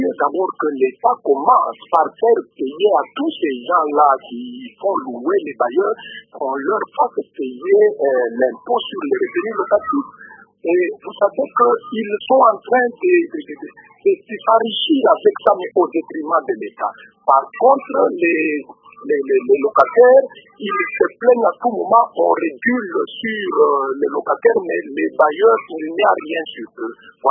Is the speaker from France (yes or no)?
no; DR Congo; chez nous au Congo